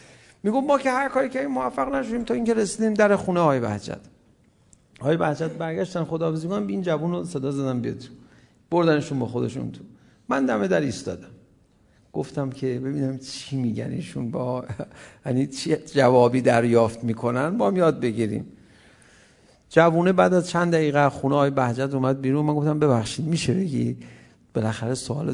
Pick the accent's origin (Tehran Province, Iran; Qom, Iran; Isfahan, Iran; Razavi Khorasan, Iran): Tehran Province, Iran; Tehran; ما تهرانی هستیم، ما هنوزم جوونیم